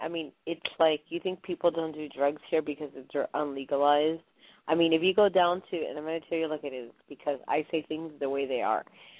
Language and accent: English; Miami, Florida, United States; I grew up. I was born and raised in Miami. I was actually born on Miami Beach.